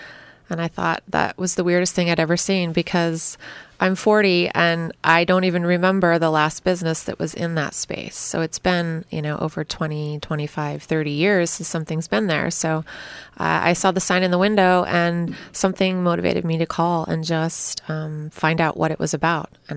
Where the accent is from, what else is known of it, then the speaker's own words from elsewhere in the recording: Knappa, Oregon, United States; I am a local gal. I grew up in the Napa-Swenson area. And minus a few years here and there, I've mostly been here in Astoria.